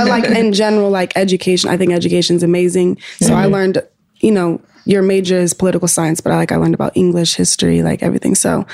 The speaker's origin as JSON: {"language": "English", "town": "Atlanta", "region": "Georgia", "country": "United States", "said": "Like we are both from Atlanta"}